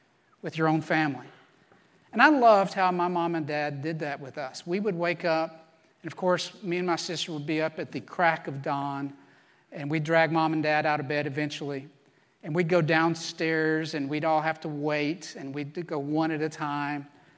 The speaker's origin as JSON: {"language": "English", "town": "Little Rock", "region": "Arkansas", "country": "United States", "tie": "born or raised there", "said": "I grew up in Little Rock, Arkansas. I have a sister who's 4 years younger than me"}